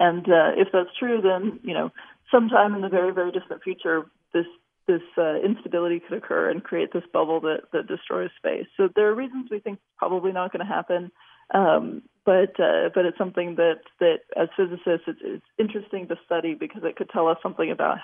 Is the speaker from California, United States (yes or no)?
yes; Los Angeles, California, United States; No, I grew up in Los Angeles. There wasn't a lot of sky.